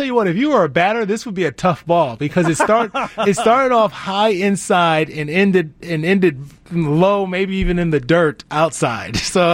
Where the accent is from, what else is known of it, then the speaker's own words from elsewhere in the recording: Cleveland, Ohio, United States; Originally from Cleveland, grew up an Indians fan, but I got to throw the first pitch out for the Sox.